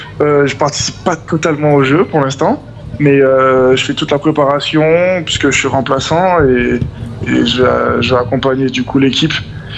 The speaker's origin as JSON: {"language": "French", "region": "Martinique", "country": "France", "said": "j'ai 23 ans, je suis originaire de la Martinique"}